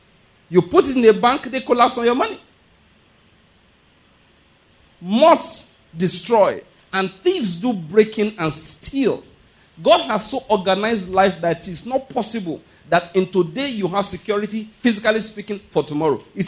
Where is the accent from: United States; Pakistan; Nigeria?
Nigeria; I'm not an American, all right? I'm a Nigerian.